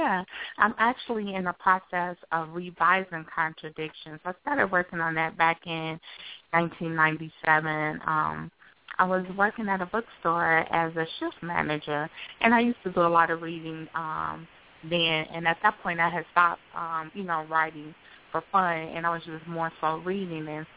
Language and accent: English; Gary, Indiana, United States; I am from Gary, Indiana, in the Midwest. I have a younger sister. She's an attorney in Orlando. And life in Gary was really fun growing up